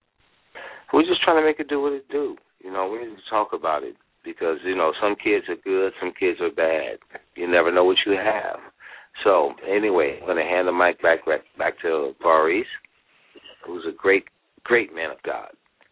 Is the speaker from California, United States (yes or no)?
yes; San Francisco, California, United States; born and raised in San Francisco.